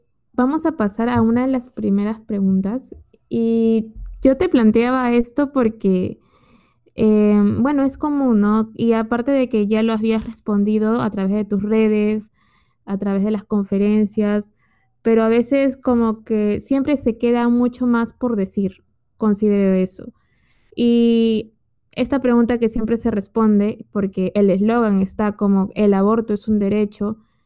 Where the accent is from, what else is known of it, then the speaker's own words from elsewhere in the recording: Peru; yo soy peruana.